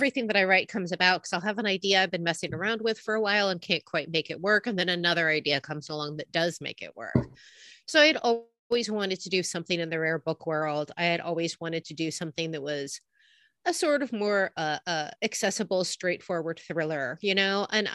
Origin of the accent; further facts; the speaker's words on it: New York, United States; I grew up in Brooklyn, New York, which has always been a really hyper-literate town.